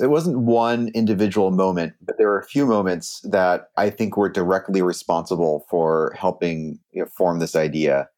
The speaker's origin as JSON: {"language": "English", "region": "California", "country": "United States", "tie": "born or raised there", "said": "I grew up in Silicon Valley, and my dad actually started a internet startup in our garage in 92."}